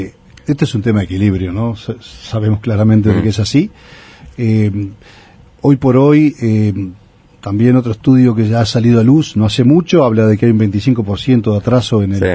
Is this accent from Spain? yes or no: no; Uruguay; acá Uruguay, como país chico que somos, entre dos gigantes, ¿no?, como son Argentina y Brasil